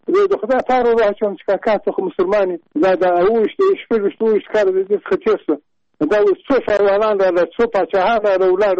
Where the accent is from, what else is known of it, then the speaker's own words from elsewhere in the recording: Nimruz, Afghanistan; now in Kabul, Afghanistan; ټلیفون مې د کابل کړی اصلا زه د نیمروز د ولایت یم